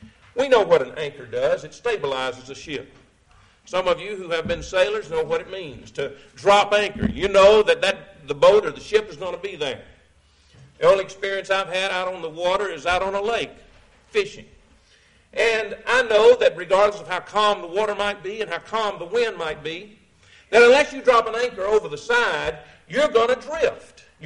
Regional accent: Georgia, United States; but I was raised in Georgia

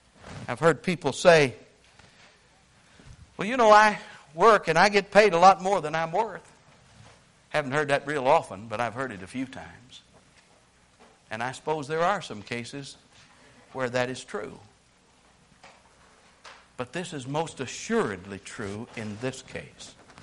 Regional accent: Nashville, Tennessee, United States; And I came from Nashville, Tennessee, and believe me, I've seen the results of tornadoes here lately.

